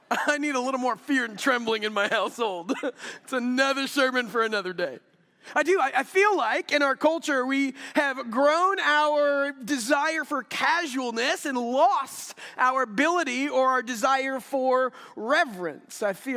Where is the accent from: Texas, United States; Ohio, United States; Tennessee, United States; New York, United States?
Texas, United States; So my parents are from the Midwest, Iowa and South Dakota, but I grew up in the South, in Texas.